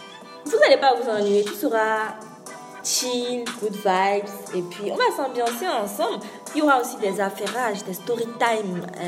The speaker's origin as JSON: {"language": "French", "country": "Benin", "said": "Je dis oui, que je suis Béninoise."}